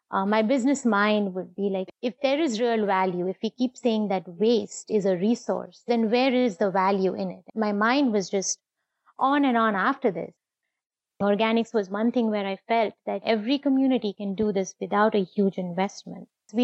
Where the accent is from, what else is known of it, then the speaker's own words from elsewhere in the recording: Mumbai, Maharashtra, India; now in San Diego, United States; I'm a city girl. I grew up in Mumbai, lived in skyscrapers, have nothing to do with farms or land.